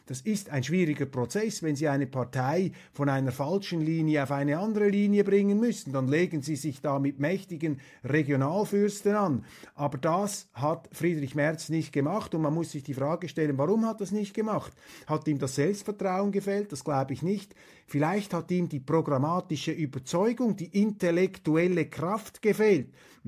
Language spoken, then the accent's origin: German; Switzerland; Und als Schweizer, das muss ich auch immer wieder hinausstreichen, schaue ich ja von außen auf Deutschland.